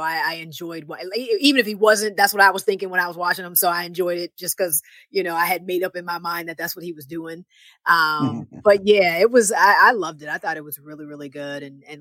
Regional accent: Philadelphia, Pennsylvania, United States; And coming out of Philly is your girl

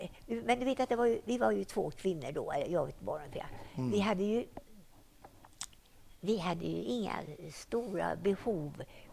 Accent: Mellerud, Västra Götaland County, Sweden; Och jag kan fundera på hur det var hemma i Mellerud.

